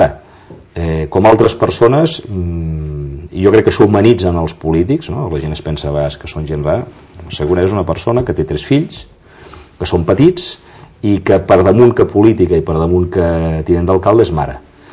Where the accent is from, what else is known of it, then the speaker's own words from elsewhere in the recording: Sant Cugat del Vallès, Catalonia, Spain; Jo vaig ser diputat a Madrid durant molts anys i de Madrid me'n vaig al meu poble